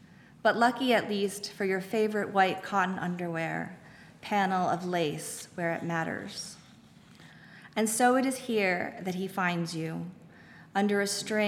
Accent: New Jersey, United States; the neighborhood that I grew up in, the development that I grew up in South Jersey, all the streets were named after poets

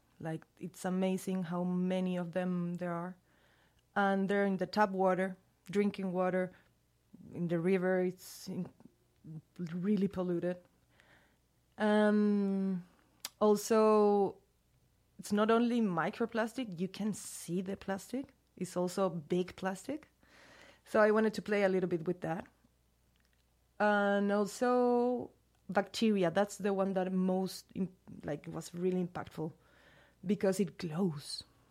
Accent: Chile; English is a second language; now in Barcelona, Spain; And I'm from Chile. But I've been living in Barcelona for 3 years so far, I think, yeah.

